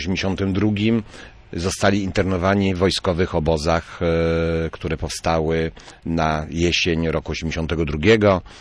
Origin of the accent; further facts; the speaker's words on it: Gdańsk, Pomeranian Voivodeship, Poland; Ja jestem rodowitym gdańszczaninem